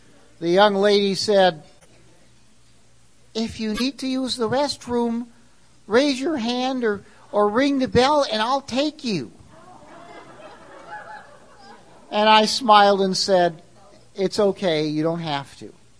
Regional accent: California, United States; And I'm from California. I'm not used to that.

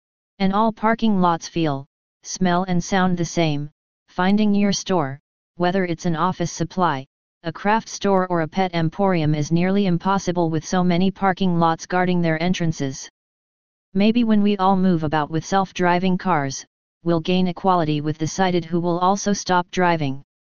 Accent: Hayward, California, United States; I grew up in Hayward, where I learned my O&M skills in middle and high school.

